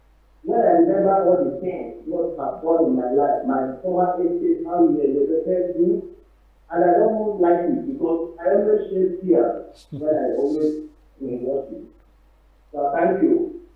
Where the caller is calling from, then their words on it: Germany; from Germany. I'm online from Germany.